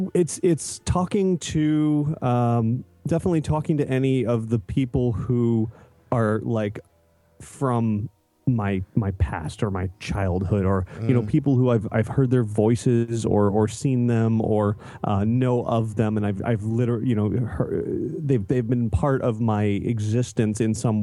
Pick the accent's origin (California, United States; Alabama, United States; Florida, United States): Florida, United States; I mean, I grew up in South Florida. My parents used to take me up here for vacation